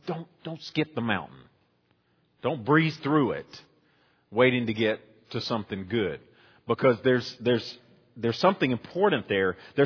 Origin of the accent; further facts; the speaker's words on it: North Carolina, United States; But being from the mountains, born and raised in Watauga County, I'm just a mountain man.